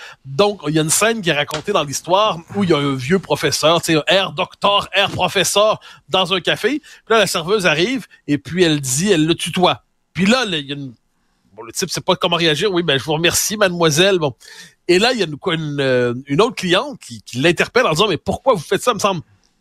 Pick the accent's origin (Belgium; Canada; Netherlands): Canada; Quebec; je suis québécois, donc je tutoie plus facilement que les Français ne tutoient